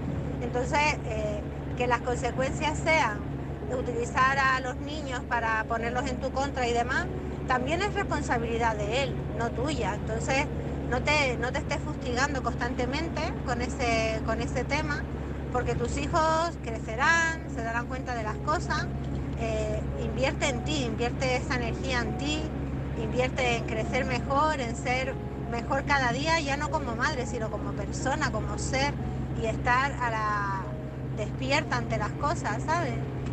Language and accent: Spanish; Canary Islands, Spain; de Gran Canaria, la corresponsal en Gran Canaria